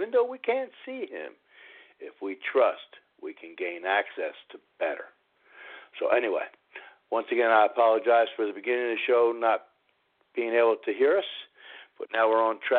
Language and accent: English; Philadelphia, Pennsylvania, United States; Well, I'm from a little town over there called Philadelphia.